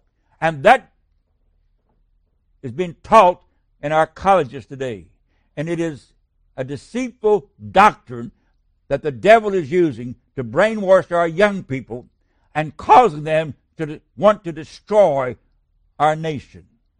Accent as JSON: {"language": "English", "country": "United States", "tie": "born or raised there", "said": "You are deprived of growing up in America that I grew up in. I was born in 1940."}